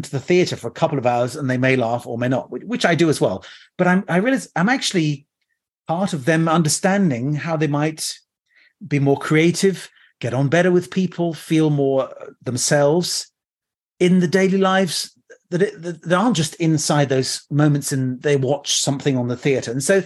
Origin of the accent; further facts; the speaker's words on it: France; I grew up in France